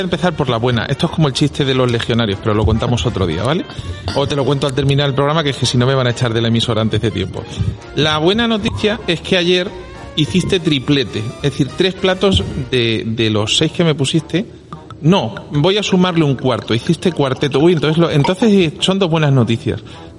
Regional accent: Valdemoro, Community of Madrid, Spain; yo soy de Valdemoro, no estoy confinado, así que yo puedo seguir.

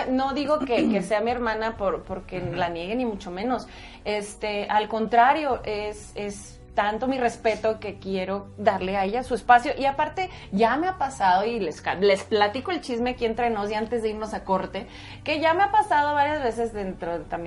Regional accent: Chihuahua, Mexico; Somos de Chihuahua. Hay un canal en Chihuahua, ¿te acuerdas?

